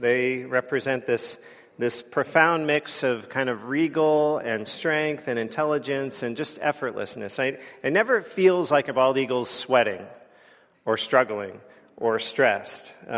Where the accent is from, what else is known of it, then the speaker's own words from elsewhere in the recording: California, United States; also born or lived in Vancouver, Canada; I grew up in San Francisco area, just south of San Francisco, and I don't think I ever saw a bald eagle anywhere in sort of that part of California.